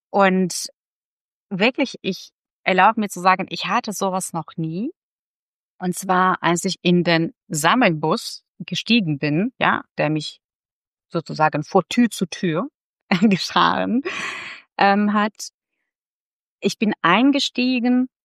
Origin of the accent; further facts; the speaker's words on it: Lviv, Lviv Oblast, Ukraine; Also Lviv betrachte ich als meine Heimatstadt. Ja. Da habe ich studiert, da lebt auch ein Teil meiner Familie. Meine Eltern leben dennoch in der Nähe von Lviv, das ist so ein ganz kleines Städtchen, Radechiv.